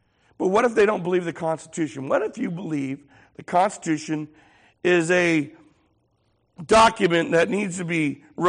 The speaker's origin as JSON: {"language": "English", "country": "Ireland", "said": "Much like when you read about the history of England and their relationship to Ireland, and I'm Irish, and I see that Protestants and Catholics are killing each other."}